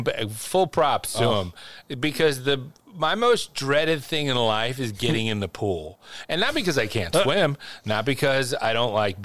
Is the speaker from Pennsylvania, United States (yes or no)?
yes; Philadelphia, Pennsylvania, United States; Because I'm from Philly.